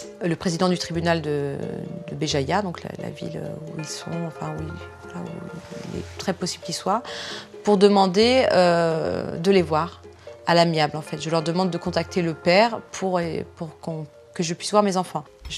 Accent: France; born there; leur père est né en France, je suis née en France, je suis ressortissante française.

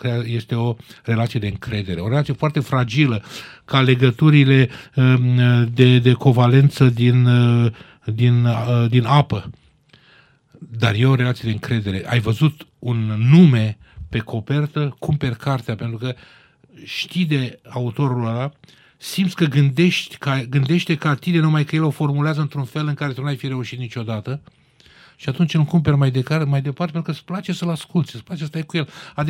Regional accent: Romania; n-am niciun complex că sunt român, sigur, sunt și armean

